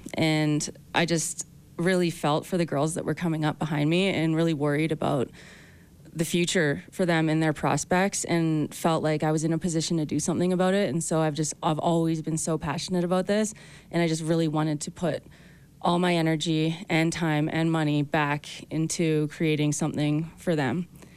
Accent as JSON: {"language": "English", "country": "Canada", "said": "I'm from Canada."}